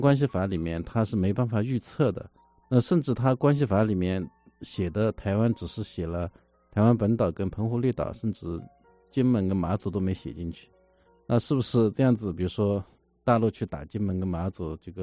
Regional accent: China; 我虽然是来自大陆啊，然后也去过一次台湾啊

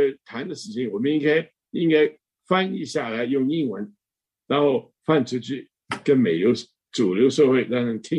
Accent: China; now in United States; 我们中国人好东西都喜欢吃，那不喜欢东西也不喜欢了

